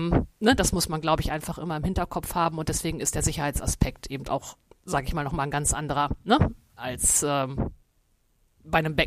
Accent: Löningen, Lower Saxony, Germany; Rollstuhltennis kannte ich damals nicht, ne, in diesem kleinen Ort in Löning, wo ich herkomme.

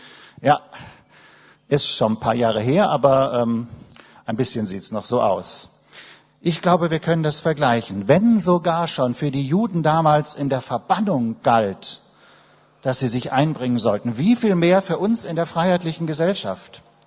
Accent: Berlin, Germany; Das gilt für Berlin, auch wenn wir uns manchmal ein bisschen sperren als Berliner.

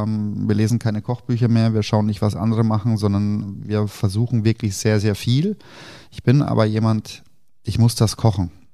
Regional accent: East Germany, Germany

